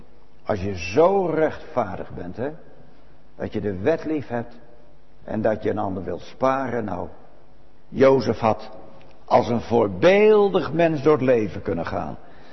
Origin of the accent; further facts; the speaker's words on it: Netherlands; Nou, dan moeten wij als Nederlanders zeggen, dat zijn we kwijt hoor, die gouden eeuw.